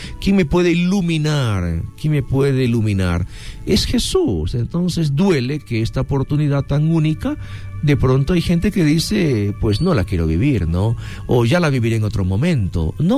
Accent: Manabí, Ecuador; el pueblo donde yo me crié en Manabí

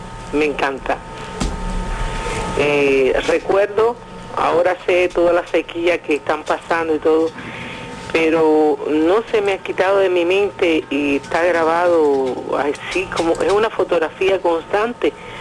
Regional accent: Sancti Spíritus, Cuba; vine a hacer las conclusiones aquí a La Habana. Es decir, bebí de toda la fuente de Santi Espíritu musical, de toda esa formación académica, y entonces, nada, es mi ciudad natal.

